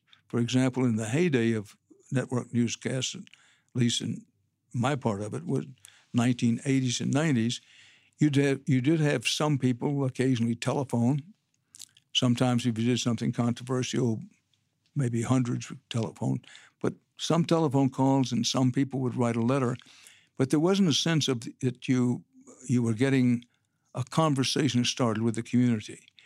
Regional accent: Texas, United States; I'm a Texan by birth and by choice.

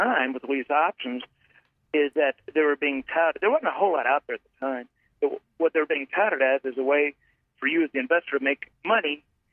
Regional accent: Fort Worth, Texas, United States; But I've lived in Texas all my life, so born in Texas, raised in Texas, and just there's something about being from

